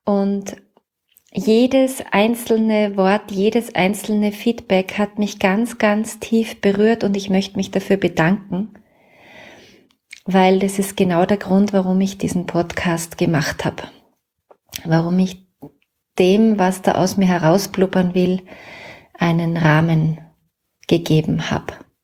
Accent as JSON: {"language": "German", "region": "Salzburg", "country": "Austria", "lives_now": "Vienna, Austria", "said": "Und hier in Wien, also ich bin ja Salzburgerin, aber schon lange in Wien."}